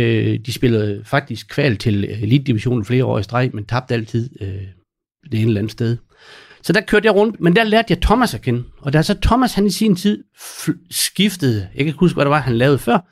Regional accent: Gundersted, North Denmark Region, Denmark; så er jeg fra Gundersted. Gundersted, det er en lille flæk, som ingen ved, hvor er.

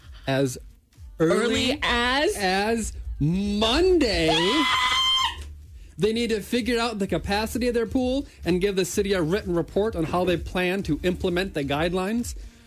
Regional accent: Iowa, United States; Northwest Iowa.

